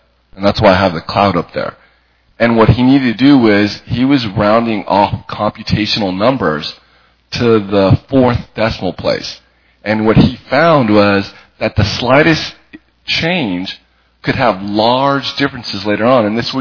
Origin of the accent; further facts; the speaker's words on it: Los Angeles, California, United States; And born and bred in Los Angeles, so native to the area